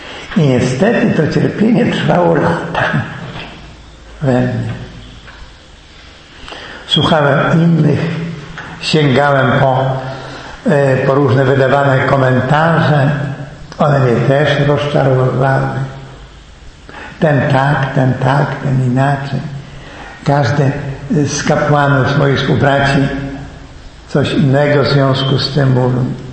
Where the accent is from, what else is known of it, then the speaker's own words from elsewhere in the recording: Lublin Voivodeship, Poland; pochodzę z Roztocza, z Lubelskiego kiedyś, teraz to jest za mój szczyzna. robiłem małą maturę w Tomaszowie Lubelskim